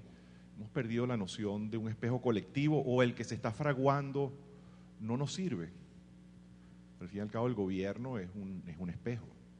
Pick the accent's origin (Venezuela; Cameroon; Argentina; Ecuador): Venezuela; cuando trato de entender que somos los venezolanos, me he puesto a ver a los colombianos